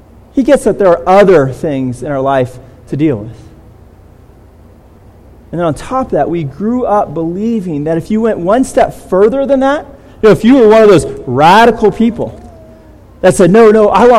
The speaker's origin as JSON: {"language": "English", "region": "California", "country": "United States", "tie": "born or raised there", "said": "And so growing up in California, there's a lot of Mexicans. We're close to Mexico"}